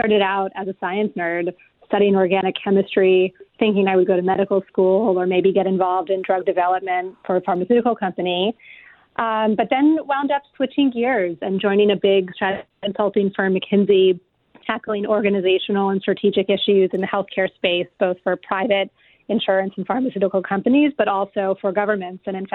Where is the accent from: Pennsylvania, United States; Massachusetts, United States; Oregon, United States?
Pennsylvania, United States; Philadelphia; Well, I'll start by saying that I grew up in Philadelphia, but actually as a child traveled to South Florida a fair amount to see all of my grandparents who lived there at the time.